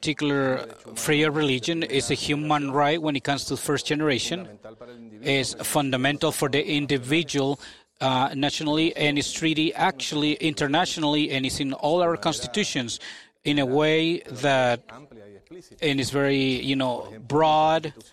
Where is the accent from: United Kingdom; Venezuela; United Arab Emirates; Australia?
Venezuela; I come from Venezuela.